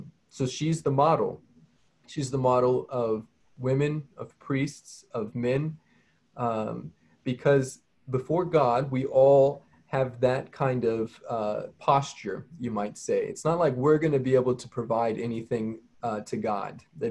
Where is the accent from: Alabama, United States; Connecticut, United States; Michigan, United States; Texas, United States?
Texas, United States; Dallas; I grew up in Dallas, and it's the middle, you know, it's kind of the end of the Bible Belt.